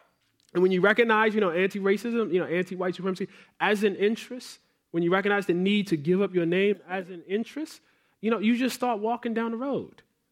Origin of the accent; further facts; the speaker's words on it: Maryland, United States; I grew up in Tioga Park, where across the street from Mondawmin Mall.